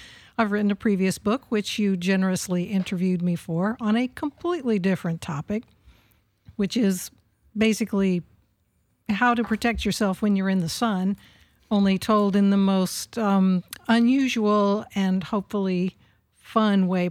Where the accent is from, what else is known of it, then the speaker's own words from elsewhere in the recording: Oklahoma, United States; since I hail from Oklahoma, my recurrent dreams typically involve tornadoes.